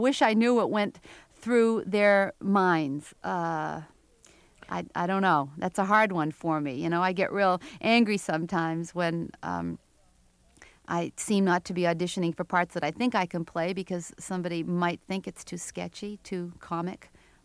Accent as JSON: {"language": "English", "town": "Portland", "region": "Maine", "country": "United States", "tie": "born or raised there", "said": "You know, growing up in Portland, Maine, an Armenian in a very WASPy community never made me feel completely at ease."}